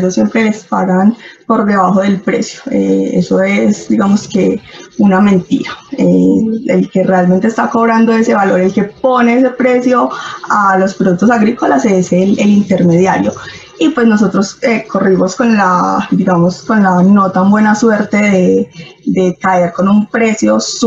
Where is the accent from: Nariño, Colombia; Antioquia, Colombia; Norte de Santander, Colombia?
Antioquia, Colombia; Medellín; moved away as an adult; now in Bogotá, Colombia; soy de Medellín, hace 5 años estoy viviendo acá en Bogotá. Me vine a vivir acá por mi esposo, me enamoré de un bogotano